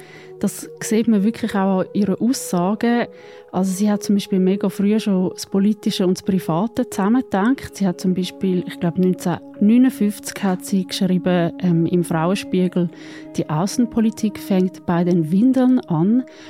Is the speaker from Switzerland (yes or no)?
yes; Switzerland; auch ein verdrängtes Unrecht ist bei uns in der Schweiz